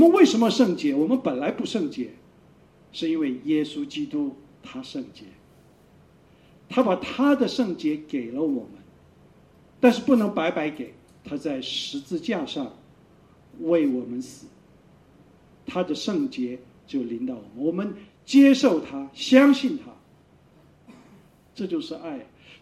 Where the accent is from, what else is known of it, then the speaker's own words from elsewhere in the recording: China; moved away; 我是中国人，我来到这里